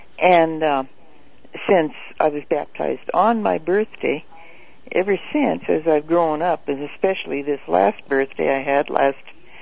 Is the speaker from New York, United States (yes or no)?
no; Great Falls, Montana, United States; also born or lived in Miles City; I was born premature, and I'm from Great Falls, Montana, by the way. I was born premature. I was born in Miles City